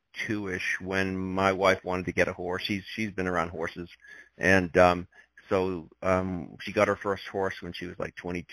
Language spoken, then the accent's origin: English; Massachusetts, United States; moved away as an adult; Well, I grew up in Massachusetts, my wife and I, and but we've been out here for, just over 30 years now